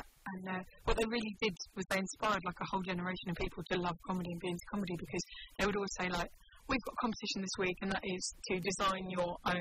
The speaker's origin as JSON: {"language": "English", "region": "London", "country": "United Kingdom", "tie": "born or raised there", "said": "because I grew up in South East London, so I just did all these really pointless, obscure references to South East London and how rubbish it was."}